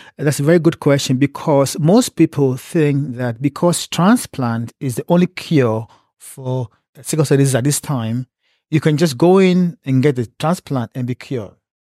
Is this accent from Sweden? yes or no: no; Ghana; now in United States; And growing up in Ghana, I saw the way sickle cell disease and other chronic illnesses devastated, you know, my friends and families and my patients in the hospital.